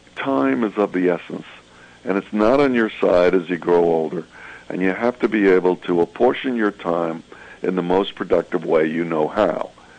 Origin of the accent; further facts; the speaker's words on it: Brooklyn, New York, United States; born there; but I'm a New Yorker. I was born in Brooklyn, and I think I'm a dyed-in-the-wool New Yorker.